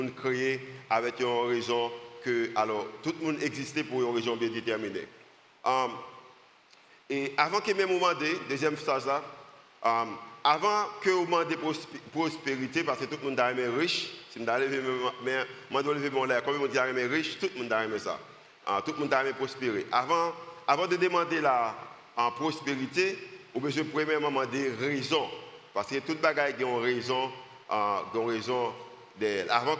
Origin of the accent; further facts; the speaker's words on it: Haiti; nous, en tant qu'Haïtien